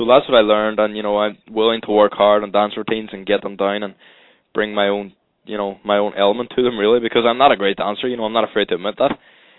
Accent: Ireland; You know, with me being Irish alone, there could be quite a few storylines

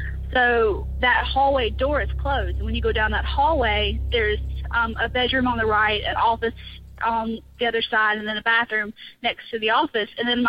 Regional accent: Louisiana, United States; Hi, Tony. … I'm from North Louisiana.

